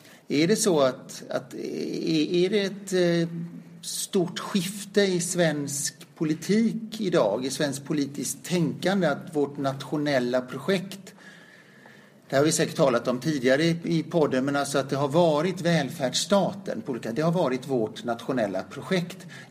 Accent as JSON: {"language": "Swedish", "country": "Sweden", "said": "jag är nog svensk utan att vifta med en flagga"}